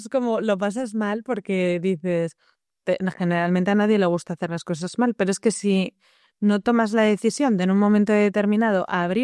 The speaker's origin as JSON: {"language": "Spanish", "town": "Madrid", "region": "Community of Madrid", "country": "Spain", "said": "yo soy de Madrid"}